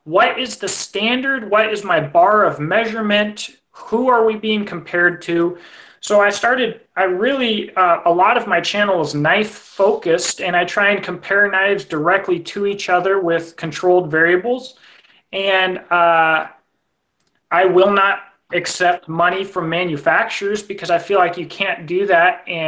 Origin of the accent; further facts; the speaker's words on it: Washington, United States; now in Kentucky, United States; Yeah, I'm in Kentucky now, but I'm not from Kentucky.